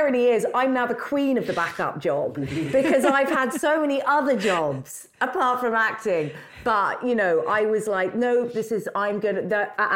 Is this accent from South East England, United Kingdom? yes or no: no; London, United Kingdom; So I grew up in London.